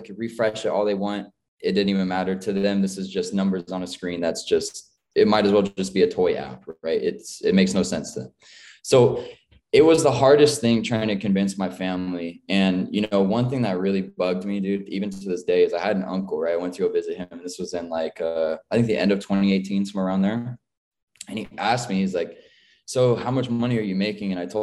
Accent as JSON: {"language": "English", "region": "California", "country": "United States", "said": "I came from California. It's where I was born. And everyone knows California is kind of like the stoner state, right?"}